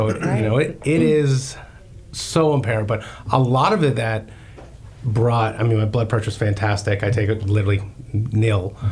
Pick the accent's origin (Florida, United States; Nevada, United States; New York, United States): Florida, United States; Lived in Florida pretty much my entire life, that I admit.